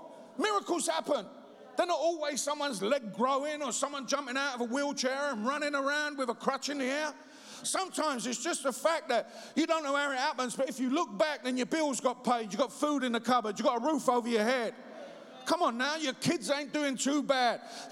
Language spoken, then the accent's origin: English; London, United Kingdom; accent: Cockney; I'm a Cockney ex-junkie gangster, simply. Can't speak very well, look weird, got a mad background